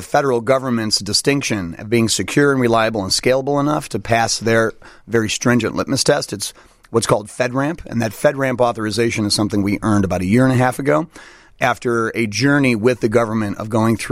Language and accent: English; Chicago, Illinois, United States; because I'm born and raised in Chicago. I'm a Southsider. We live in Lincoln Park now, in and out in St. Charles, where we raised five kids.